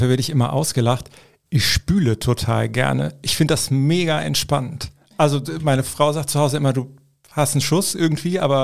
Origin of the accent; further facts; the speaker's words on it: Eifel, Germany; Ich komm aus der Eifel, ich bin trinkfest.